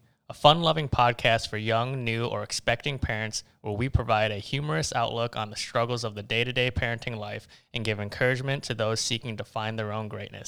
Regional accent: Wisconsin, United States; also born or lived in Florida; Well, I am from Wisconsin, but not originally.

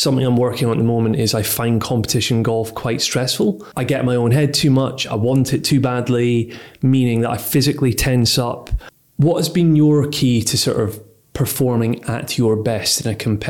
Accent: Scotland, United Kingdom; now in London, United Kingdom; grew up and born and bred in Scotland, home golf and everything, but it wasn't really until I actually moved to London that I discovered it.

